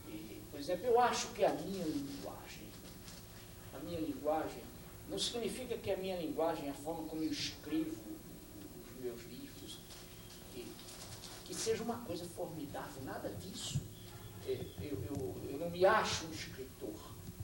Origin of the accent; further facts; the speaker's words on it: Recife, Pernambuco, Brazil; born there; perto da casa onde eu nasci, que eu visito sempre, toda vez que vou ao Recife